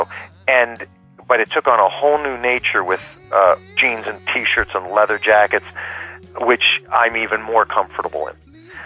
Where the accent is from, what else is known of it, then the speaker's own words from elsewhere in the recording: Mountaintop, Pennsylvania, United States; also born or lived in Wilkes-Barre; I was born in Wilkes-Barre, Pennsylvania, and when I was about 4 years old, my father bought a house in Mountaintop, and I grew up in a family bakery, so the bakery remained in Wilkes-Barre, so we traveled back and forth, 12 miles.